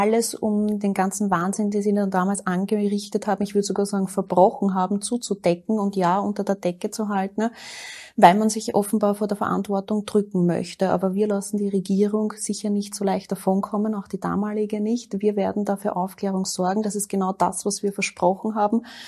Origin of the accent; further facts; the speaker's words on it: Lower Austria, Austria; Ich komme ja aus Niederösterreich